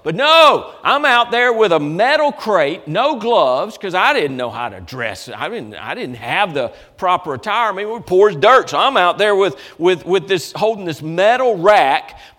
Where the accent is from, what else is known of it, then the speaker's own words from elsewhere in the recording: Athens, Georgia, United States; I was born in Athens. I was raised in that area, so I love Georgia football